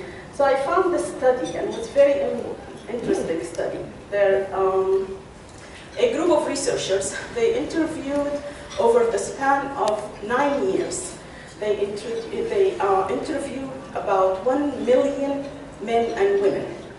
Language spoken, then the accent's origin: English; Egypt; moved away as an adult; now in United States; I'm an immigrant from Egypt. I moved to the United States about 31 years ago.